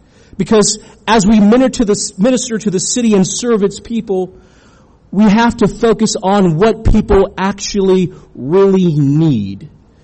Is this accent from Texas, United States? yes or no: yes; San Antonio, Texas, United States; I'm from San Antonio, so I'm used to diversity.